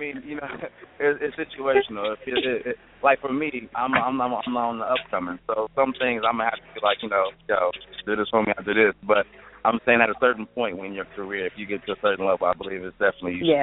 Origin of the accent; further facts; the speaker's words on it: West Coast, United States; I'm from the West Coast, so I'm a … fan. You know, that's where I was raised.